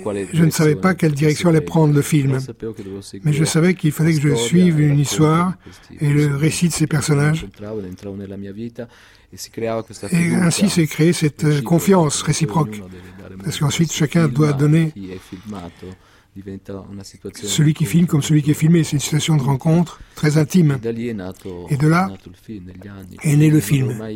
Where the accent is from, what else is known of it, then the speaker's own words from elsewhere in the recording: Italy; also born or lived in New York, United States; je suis italien. Même si je suis un italien assez peu ordinaire, parce que j'ai beaucoup voyagé. Mon identité est certainement italienne. J'ai la double nationalité américaine et italienne, mais je me sens profondément italien.